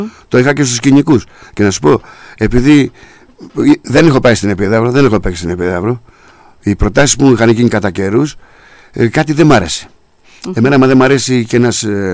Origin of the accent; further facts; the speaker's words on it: Greece; Εγώ είμαι Έλληνας, αυτό δηλώνω. Δεν δηλώνω ούτε αριστερός, ούτε δεξιός, ούτε κεντρός, τίποτα. Δηλώνω Έλληνας.